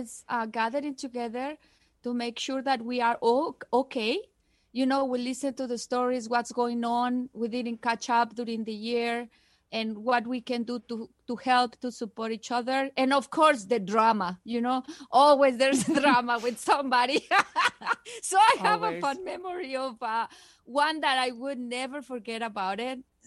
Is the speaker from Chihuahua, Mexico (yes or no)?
no; Mexico City, Mexico; The most important thing for me about the Mexican Christmas is gathering with your whole family.